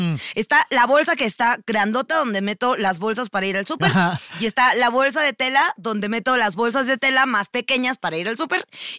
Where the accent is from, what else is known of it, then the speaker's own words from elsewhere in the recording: Mexico; Es también muy chido que como mexicanos guardamos nuestras bolsas y las reciclamos.